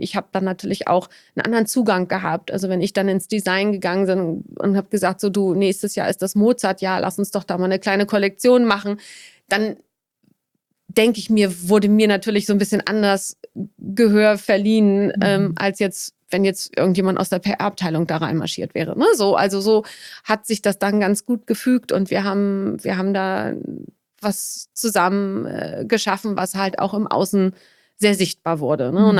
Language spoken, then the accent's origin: German; Wolfsburg, Lower Saxony, Germany; Ich bin 1969 in Motown Wolfsburg geboren. Also wirklich in so einer very industrial Umgebung. Und bin sehr international mit Gastarbeiterkindern, so nannte man das früher, aufgewachsen